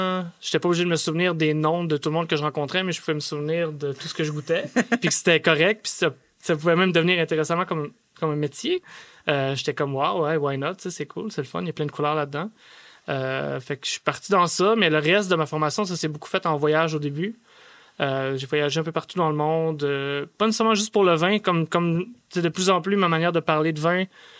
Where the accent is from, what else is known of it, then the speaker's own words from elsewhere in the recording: Quebec, Canada; C'est un peu improbable, je viens du Lac-Saint-Jean, d'une famille où mon père faisait de la construction.